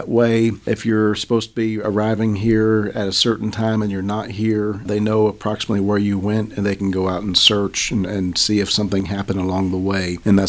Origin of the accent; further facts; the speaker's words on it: Sidney, Ohio, United States; I'm originally from Sydney, Ohio, which is west central Ohio